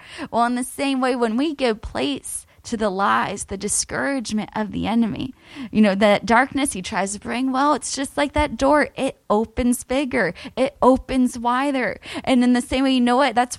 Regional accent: Miami, Florida, United States; Well, you know, I grew up in Miami, grew up in a ministry family, passionate about God, just excited about his plan.

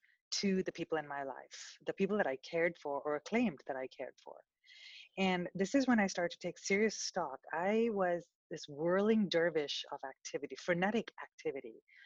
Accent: India; also born or lived in New York; now in United States; I'm originally from India, and I spent 5 years in New York

